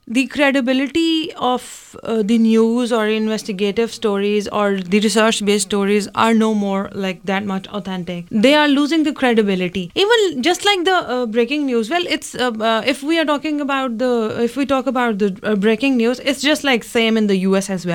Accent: Lahore, Punjab, Pakistan; I'm from Lahore. It's the capital of the Punjab, and Punjab is the biggest state of Pakistan.

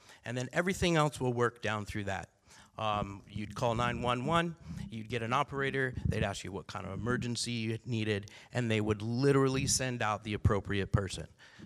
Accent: Portland, Oregon, United States; I'm from the Concordia neighborhood.

